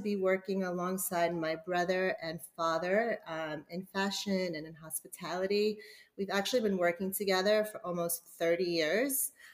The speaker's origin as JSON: {"language": "English", "town": "Queens", "region": "New York", "country": "United States", "tie": "born or raised there", "said": "So for me, the city, like I grew up in Queens, which is a melting pot of people, right?"}